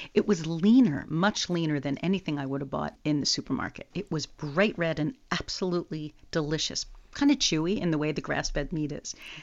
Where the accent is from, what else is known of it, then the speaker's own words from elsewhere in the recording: East Coast, United States; like the kind that I grew up eating on the East Coast.